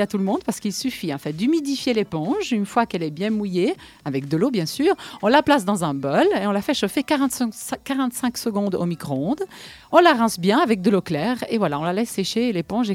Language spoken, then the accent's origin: French; Italy; je suis italienne et tu as tout à fait raison